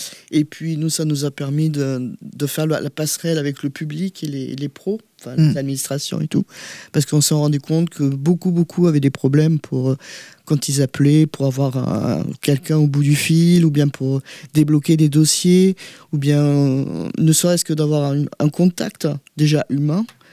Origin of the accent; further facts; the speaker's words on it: Nouvelle-Aquitaine, France; c'est quand on vient du Limousin et qu'on arrive